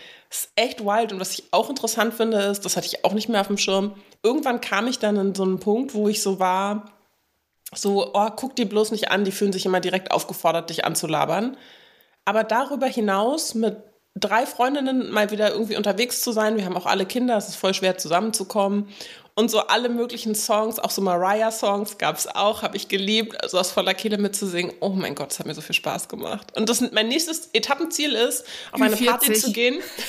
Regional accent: Berlin, Germany; ich bin ja in Berlin groß geworden

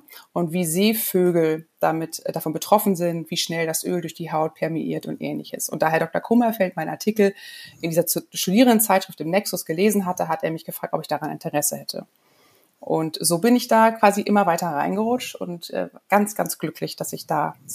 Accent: Bonn, North Rhine-Westphalia, Germany; bin in der Zwischenzeit von Hannover zurück in meine Heimatstadt nach Bonn gezogen.

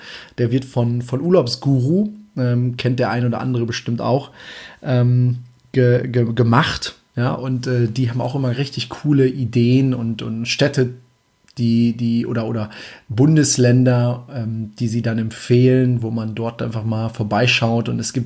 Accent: Germany; als Deutscher Mallorca, also Malle, Ballermann 6

